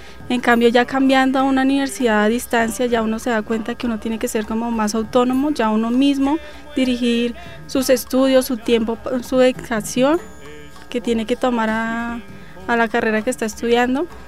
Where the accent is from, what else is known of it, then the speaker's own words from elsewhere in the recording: Bogotá, Colombia; soy de la ciudad de Bogotá, estudio comunicación social.